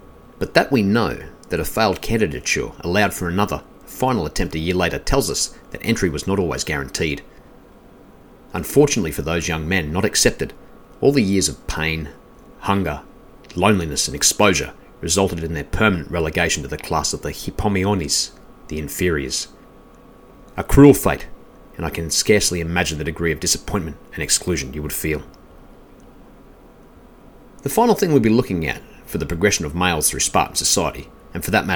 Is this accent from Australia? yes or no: yes; Australia; the many varied indigenous peoples of my home country, Australia.